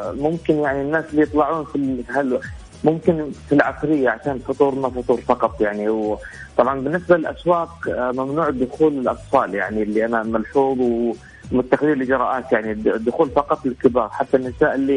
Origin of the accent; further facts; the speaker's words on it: Saudi Arabia; فواجبنا إحنا كمواطنين سعوديين يعني نلتزم بالقوانين